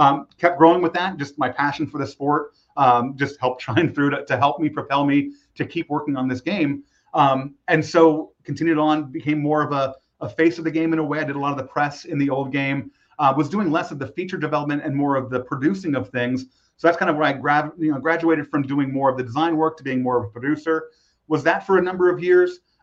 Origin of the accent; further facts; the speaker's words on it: Orlando, Florida, United States; also born or lived in Chicago; So, born in Chicago, but raised in Orlando. My parents moved down to Orlando when I was one, so I really am a lifelong Floridian in that regard